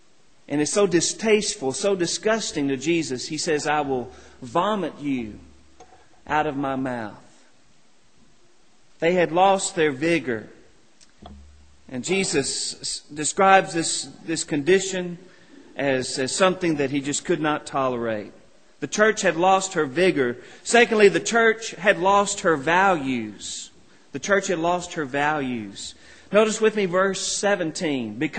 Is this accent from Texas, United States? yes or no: yes; Texas, United States; As you know, I grew up in West Texas in very dry conditions, in fact, practically desert conditions.